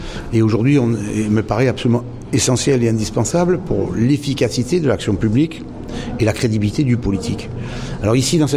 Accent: Provence-Alpes-Côte d'Azur, France; Provence-Alpes-Côte d'Azur, on n'est pas des pacaïens, on est des Alpins, des Provençaux, des Alzuriens.

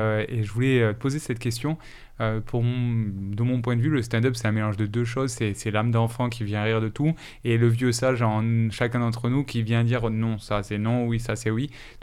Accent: Montpellier, Occitanie, France; born there; Moi, je suis né à l'hôpital de Montpellier.

